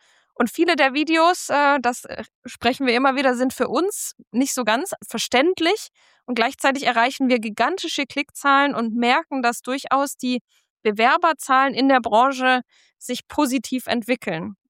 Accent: Baden-Württemberg, Germany; Jetzt komme ich aus dem Schwabenländle

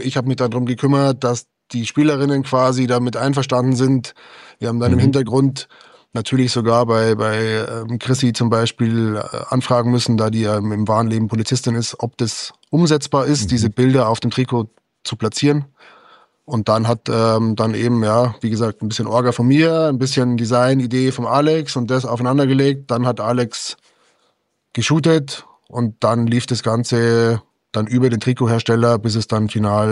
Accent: Ingolstadt, Bavaria, Germany; ich bin durch und durch Ingolstadt. Ich lebe schon immer in Ingolstadt. Ingolstadt ist meine Heimatstadt.

